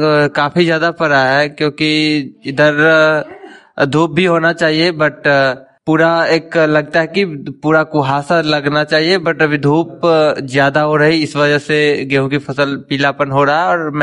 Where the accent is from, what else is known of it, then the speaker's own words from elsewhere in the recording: Kevta, India; मैं केवटा पंचायत से हूँ।